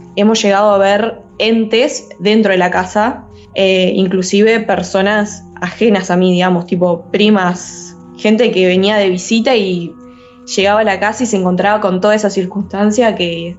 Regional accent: Entre Ríos, Argentina; now in Rosario, Argentina; soy de Entre Ríos, vivo ahí, digamos, pero por, digamos, cuestiones de estudio, estoy viviendo ahora en Rosario, ¿no?

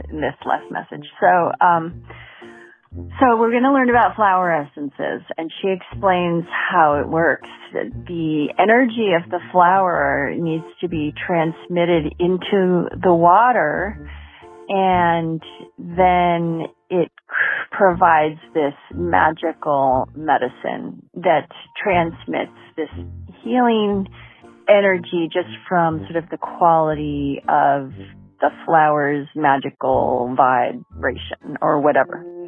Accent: California, United States; I'm from California, and I have a little story I've been waiting to tell someone, so thanks for asking.

